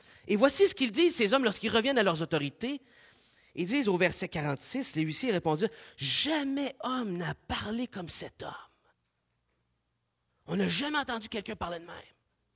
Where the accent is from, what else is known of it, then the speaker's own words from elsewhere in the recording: Quebec, Canada; vous savez, en tant que Québécois, face à notre culture.